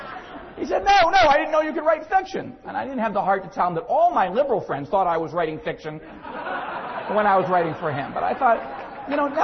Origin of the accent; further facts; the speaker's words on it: Rochester, New York, United States; I was on one program in my hometown of Rochester, New York